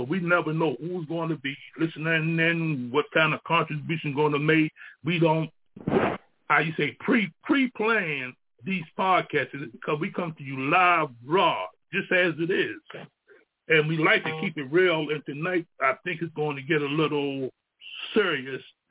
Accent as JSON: {"language": "English", "town": "Baltimore", "region": "Maryland", "country": "United States", "said": "And it was started early in the morning at, I'm from Baltimore, in the park, when many brothers and sisters got together at sunrise."}